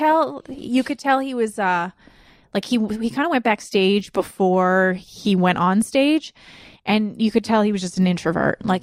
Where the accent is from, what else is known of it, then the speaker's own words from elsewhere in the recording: Canada; Is it because we're Canadian? Because I'm the same way.